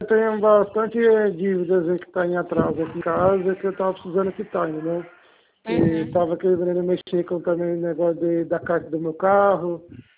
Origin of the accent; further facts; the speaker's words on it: Avaré, São Paulo, Brazil; Não, eu sou de Avaré.